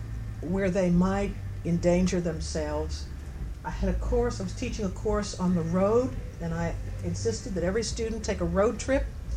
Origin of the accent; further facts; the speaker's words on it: Pittsburgh, Pennsylvania, United States; I'm originally from Pittsburgh, industrial Pittsburgh, and I love the look of colored glass shards shining in back alleys.